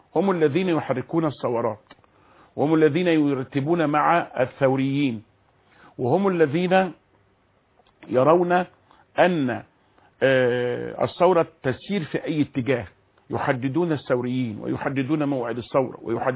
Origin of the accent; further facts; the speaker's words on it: Egypt; أننا كمصريين